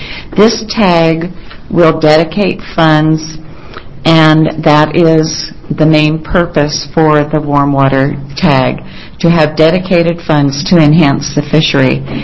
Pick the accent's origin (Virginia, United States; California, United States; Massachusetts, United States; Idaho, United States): Idaho, United States; now in Oregon, United States; I am a pioneer of Oregon, but not a native Oregonian. I'm from Idaho.